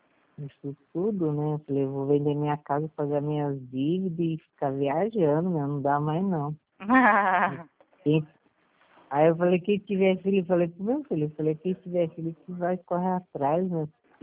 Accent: Guapiara, São Paulo, Brazil; Guapiara, é interior de São Paulo.

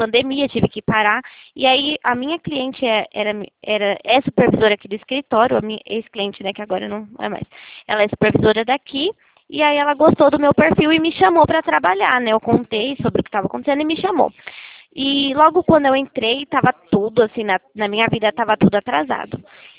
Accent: Itatiba, São Paulo, Brazil; eu sou de Itatiba.

